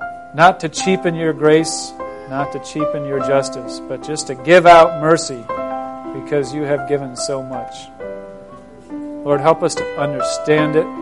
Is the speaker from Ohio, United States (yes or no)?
yes; Ohio, United States; I come from Geauga County